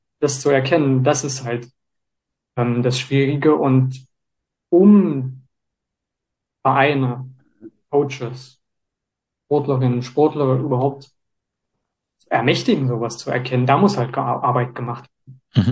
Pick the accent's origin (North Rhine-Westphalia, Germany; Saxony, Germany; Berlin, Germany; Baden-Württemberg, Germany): Saxony, Germany; Leipzig; Ich bin ja aus Leipzig